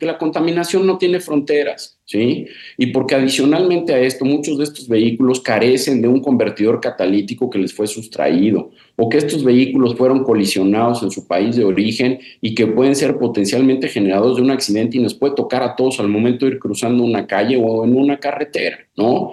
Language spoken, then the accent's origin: Spanish; Mexico; Es verdaderamente doloroso como mexicano